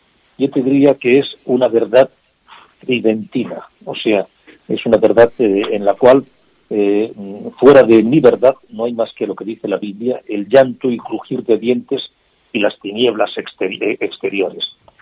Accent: Catalonia, Spain; yo soy de allí, soy catalán de vida, pues en Cataluña la ciudadanía

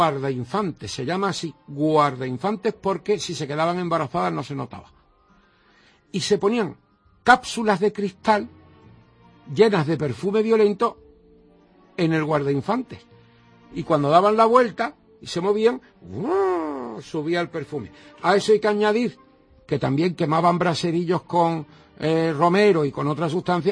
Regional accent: Málaga, Andalusia, Spain; Yo soy malagueño

